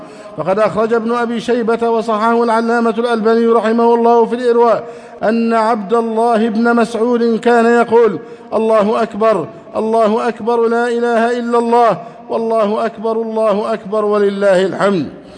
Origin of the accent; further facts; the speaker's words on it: Egypt; اللهم احفظ بلدنا مصر أمنا أمانا